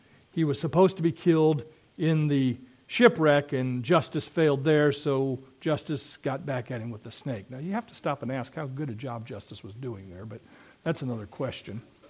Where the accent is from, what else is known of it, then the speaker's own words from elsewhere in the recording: Iowa, United States; But one of the towns I grew up in Iowa, is on the Mississippi River and it's on the bluffs and it's picturesque